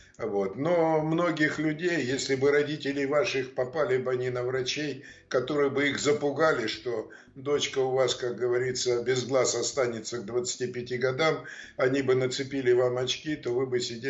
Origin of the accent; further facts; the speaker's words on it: Altai Krai, Russia; born there; Я сам родился в деревне, в Алтайском крае. Это в Сибири.